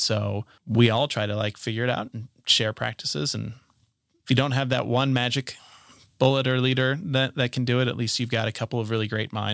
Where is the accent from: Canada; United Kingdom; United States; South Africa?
United States; Littleton, Colorado; Like, I grew up in Littleton, Colorado, you know, and I feel like you can easily continue to have the mindset of a small town.